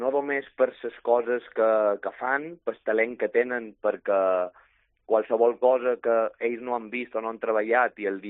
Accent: Balearic Islands, Spain; nosaltres com a mallorquins, com a balears

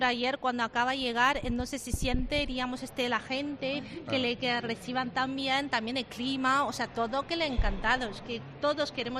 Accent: Buenos Aires, Argentina; now in Shanghai, China; Yo me crié en Buenos Aires cuando era muy pequeña.

